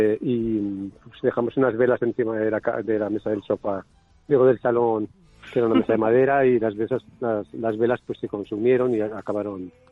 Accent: Zaragoza, Aragon, Spain; Y nos íbamos a Madrid, porque nosotros somos de Zaragoza

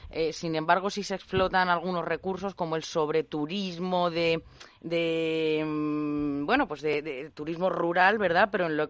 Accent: Segovia, Castile and León, Spain; Yo que encima vengo de Castilla y León, de Segovia

